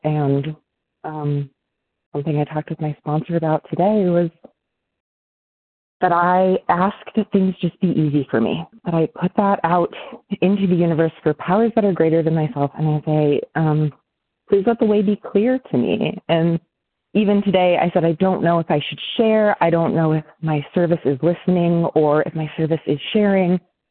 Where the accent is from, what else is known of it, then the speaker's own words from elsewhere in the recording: New Hampshire, United States; I'm from New Hampshire, and I'm a compulsive overeater